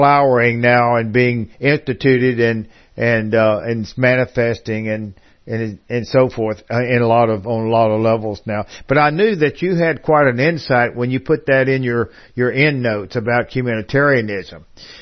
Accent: Austin, Texas, United States; I'm from Austin

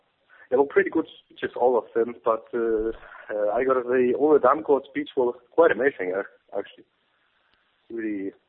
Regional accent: Copenhagen, Capital Region of Denmark, Denmark; I'm from Copenhagen. I'm part Finnish.

